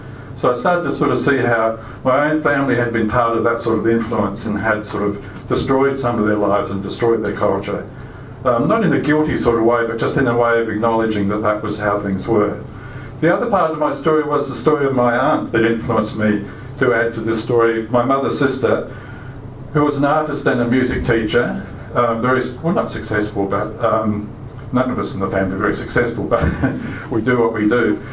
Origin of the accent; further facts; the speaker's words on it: Murray Bridge, South Australia, Australia; My growing up in Murray Bridge and being part of that sort of family who'd settled in the area for many, many years.